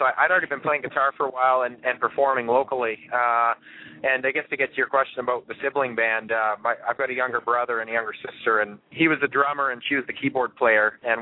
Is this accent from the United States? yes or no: no; Fergus, Ontario, Canada; And then I came home from Nashville back to my hometown of Fergus and saw my brother back at the family home